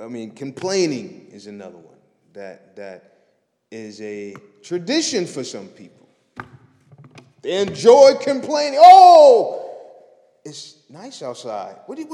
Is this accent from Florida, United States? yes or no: no; Buffalo, New York, United States; My personal story is I am from Buffalo, New York, born and raised, east side of Buffalo.